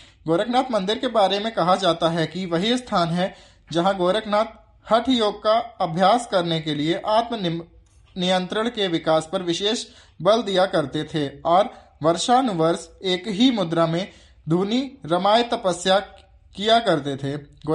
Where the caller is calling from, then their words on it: Gorakhpur, Uttar Pradesh, India; गोरखपुर हमारा जिला है।